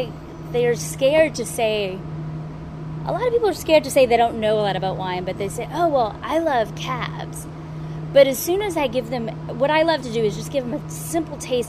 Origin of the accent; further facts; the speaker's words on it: New Orleans, Louisiana, United States; I feel like I'm from New Orleans. There's a lot of culture in my town and in my blood.